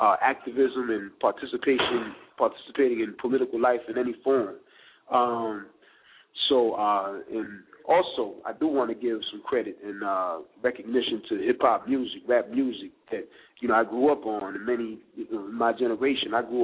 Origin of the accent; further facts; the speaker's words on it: United States; just like any other black male growing up in American society, we have a lifetime of experiences that impact on our consciousness